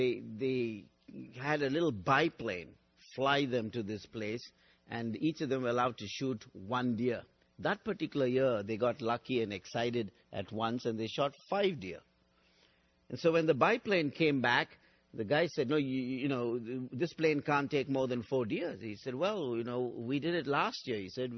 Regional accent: Bangalore, Karnataka, India; now in Bangor, United States; Now, we lived in the state of Maine. We are from Bangalore in South India. And 3.5 years ago from Bangalore, we came to Bangor in Maine.

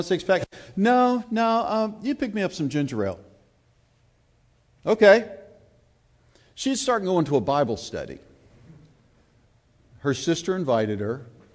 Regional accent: Lynchburg, Virginia, United States; I grew up in Lynchburg, Virginia.

